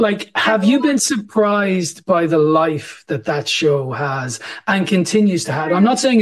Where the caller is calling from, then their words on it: Dublin, Leinster, Ireland; I am in from Dublin, Ireland.